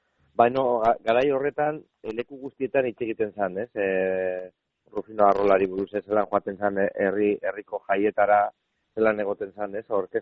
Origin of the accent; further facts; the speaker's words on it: Portugalete, Basque Country, Spain; ni Portugaletetik nator, da, garai hortan herri erdalduna zan, aita gorlistarra